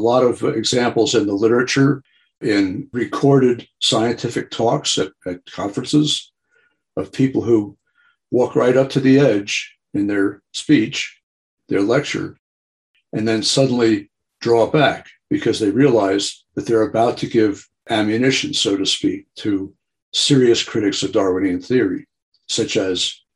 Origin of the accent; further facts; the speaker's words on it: Northeast, United States; I grew up in the Northeast and we would skate on a nearby pond in the wintertime.